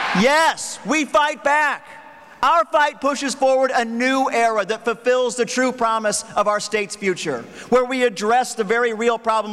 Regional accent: Columbus Junction, Iowa, United States; It will take outreach to small communities like my hometown of Columbus Junction that this administration has left behind.

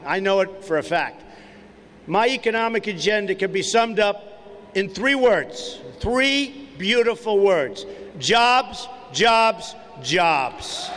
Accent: United States; As a father, as a builder, as an American, it offends my sense of right and wrong

